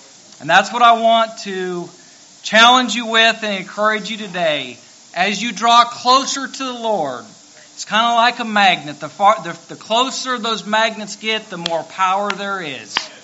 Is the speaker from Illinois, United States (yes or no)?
no; Louisiana, United States; I'm from Louisiana, and my testimony this morning is I'm on the winning side.